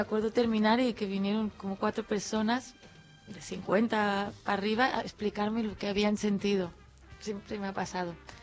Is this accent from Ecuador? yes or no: no; Palafrugell, Catalonia, Spain; De la ciudad, y también me gusta tener mi piedra en mi pueblo y mi árbol, y el caminar, el pasear.